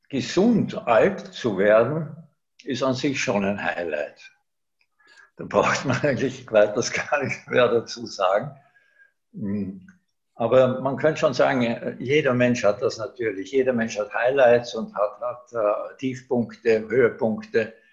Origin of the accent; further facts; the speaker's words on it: Baden, Lower Austria, Austria; also born or lived in Argentina; in meiner Heimatstadt Baden bei Wien, auch in Wien selbst, wo ich ja mein Leben lang berufstätig war, in Pongau, auch in meiner zweiten Heimat Salzburg